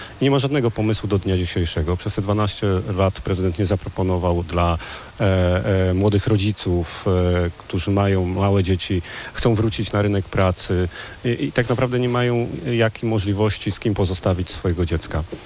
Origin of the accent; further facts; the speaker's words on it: Zielona Góra, Lubusz Voivodeship, Poland; ja tutaj się urodziłem, w tym mieście się urodziłem, tutaj się wychowałem, tutaj w tym mieście także uczyłem się, studiowałem